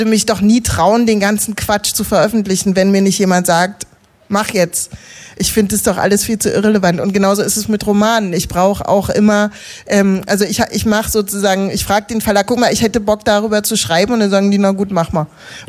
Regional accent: Berlin, Germany; Ich war als Kind in der Grundschule nicht im Bözow-Viertel zur Schule, wo ich gewohnt habe, sondern bin auf die Körperbehindertenschule gegangen, was total super war, was aber ein ganz anderes Berlin-Bild natürlich macht.

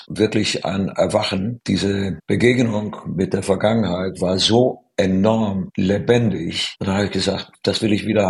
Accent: Romania; now in Germany; Es ist meine alte Heimat, nur inzwischen viele Jahre mehr als in Rumänien lebe ich ja in Deutschland und das ist eigentlich jetzt so mein Zuhause und ich bin hier lange schon angekommen

